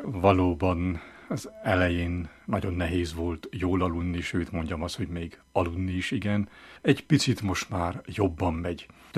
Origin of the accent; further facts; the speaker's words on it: Transylvania, Romania; now in Rome, Italy; én többet éltem Rómában, mint otthon Erdélyben. Így azt is elmondhatom, hogy Rómában is itthon vagyok, tehát itthonról megyek haza.